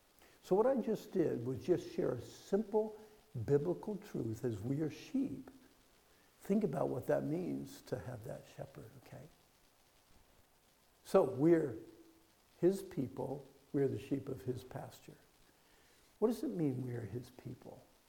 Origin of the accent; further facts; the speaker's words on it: Pennsylvania, United States; I grew up again in Pennsylvania, and one of my jobs is I would help the sheep shear. I worked on a farm.